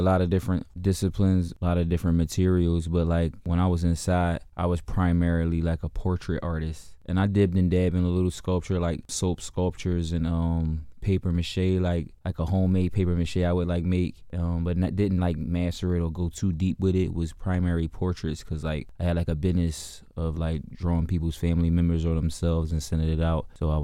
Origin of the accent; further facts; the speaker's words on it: Philadelphia, Pennsylvania, United States; I'm an artist from Philadelphia.